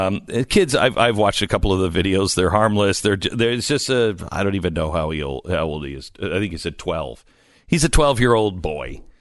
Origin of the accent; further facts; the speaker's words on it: Bellingham, Washington, United States; I grew up just outside of Bellingham, Washington, and I had a pen pal, and he was in, I think, Troy, New York.